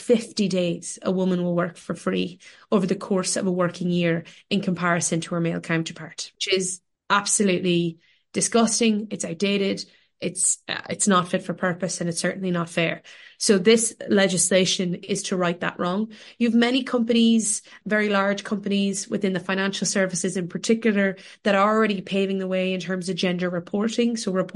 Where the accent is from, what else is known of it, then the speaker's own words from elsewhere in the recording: United States; now in Ireland; We grew up in the States. We moved back to the west coast of Ireland in a small village called Shrewl in 1994.